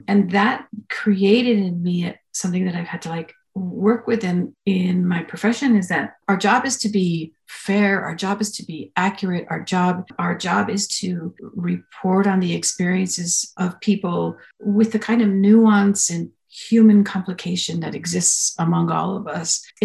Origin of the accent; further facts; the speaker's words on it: New Mexico, United States; also born or lived in California; As you're speaking, I was thinking about when I moved back to New Mexico from California and I was covering a community in Albuquerque